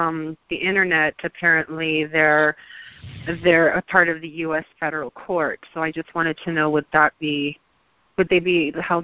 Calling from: San Jose, California, United States; I have a California, San Jose.

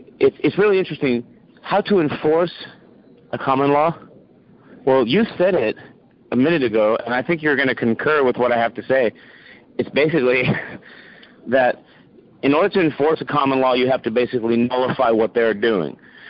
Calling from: California, United States; I'm calling again from Northern California.

